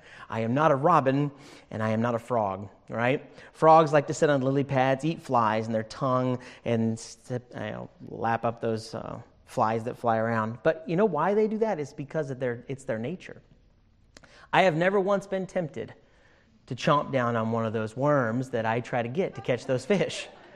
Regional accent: Indianapolis, Indiana, United States; I grew up in Indianapolis, as Pastor Phelps just said a few moments ago, on the south side of Indianapolis in Greenwood, Indiana.

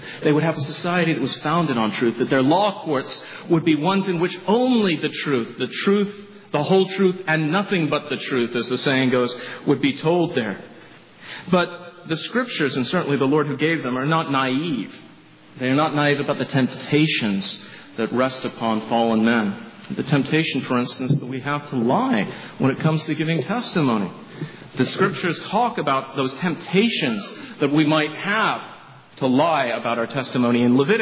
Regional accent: England, United Kingdom; in my home country of England, there's a town called Devizes

